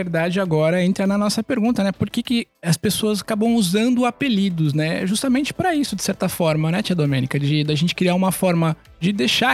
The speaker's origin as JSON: {"language": "Portuguese", "town": "Campinas", "region": "São Paulo", "country": "Brazil", "said": "eu sou de Campinas, interior de São Paulo, mas a gente, enfim, mora aqui no estado de São Paulo"}